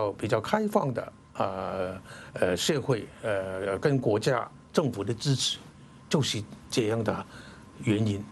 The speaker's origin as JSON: {"language": "Chinese", "country": "Hong Kong", "said": "这个中央政府给我们香港人的一个非常庄严的一个承诺"}